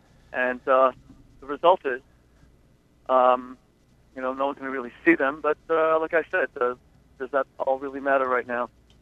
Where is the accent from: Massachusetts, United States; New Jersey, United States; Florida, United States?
Florida, United States; also born or lived in England; And I grew up in Florida around the hurricanes. I was in Hurricane David. I was in Hurricane Wilma. I missed Hurricane, the big one, Hurricane Andrew, because I was living in England at the time.